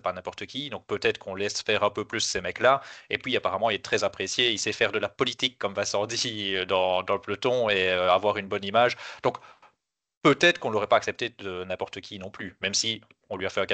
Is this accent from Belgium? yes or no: yes; Belgium; Puis on est belge, on voit peut-être moins d'échos de ce qui se passe en France.